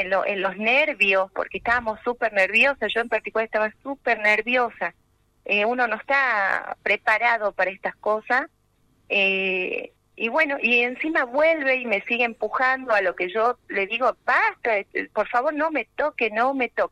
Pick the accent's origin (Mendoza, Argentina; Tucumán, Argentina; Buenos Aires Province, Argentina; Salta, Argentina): Salta, Argentina; Tartagal; Tartagal, todos somos de Tartagal.